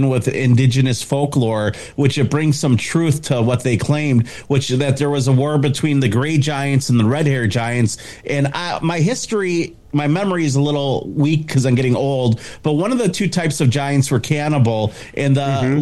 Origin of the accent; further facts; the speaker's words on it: Wisconsin, United States; accent: Wisconsin; You know, sometimes my Wisconsin accent there kind of messes up words